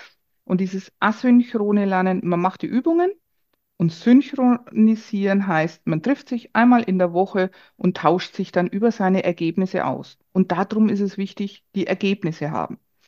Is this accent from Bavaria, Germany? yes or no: yes; Würzburg, Bavaria, Germany; accent: Franconian; Man hört es an der Sprache, ich komme aus Würzburg, der fränkische Slang